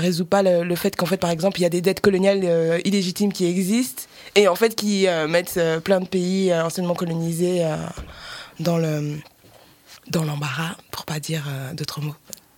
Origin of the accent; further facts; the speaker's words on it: Brussels, Belgium; je suis bruxellois, je suis noire, je suis trans non binaire.